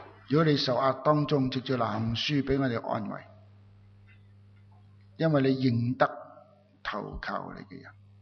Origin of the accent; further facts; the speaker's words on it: Hong Kong; 叫嗰个我哋香港人叫做一个咩咧？